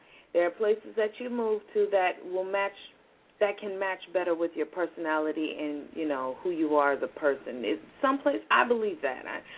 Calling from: California, United States; I am calling from California.

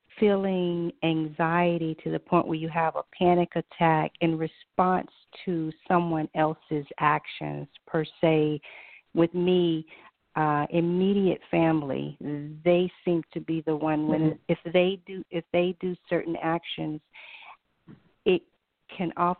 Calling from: Virginia, United States; Wa alaikum salam. … from Virginia.

